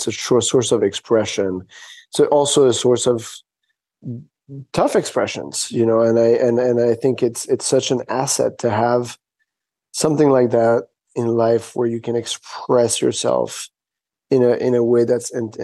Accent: Senegal; And so my experience with dance was the experience of a child growing up in Africa, because we weren't, my mother sent me to didn't send me to a white school when we were in Senegal.

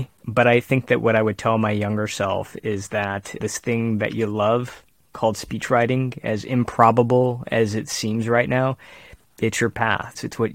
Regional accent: Michigan, United States; also born or lived in San Francisco Bay Area; My hometown in Michigan had gone red for the first time.

